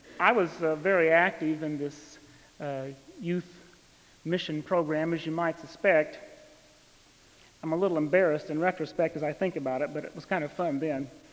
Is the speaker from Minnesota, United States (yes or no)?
no; Iowa, United States; I have long suspected when I was a child growing up in Iowa that I might be involved in some kind of service that would lead to full-time ministry.